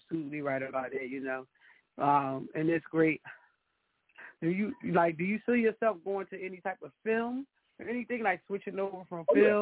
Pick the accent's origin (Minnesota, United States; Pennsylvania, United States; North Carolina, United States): Pennsylvania, United States; Philadelphia; now in Florida, United States; I'm from Philly, but I got to rep Florida. I've been here for 15 years